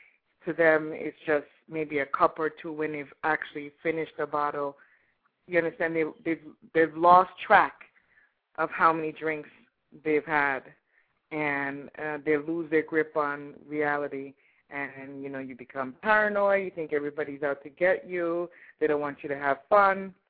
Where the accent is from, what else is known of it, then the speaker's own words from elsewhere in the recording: Jamaica; You know, I'm from the Caribbean. In Jamaica, we do something similar.